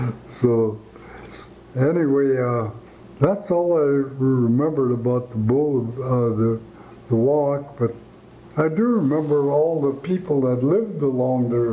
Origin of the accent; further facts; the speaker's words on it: Klawak, Alaska, United States; born there; But they brought me here when I was born, and this is where I was born, in Klawak.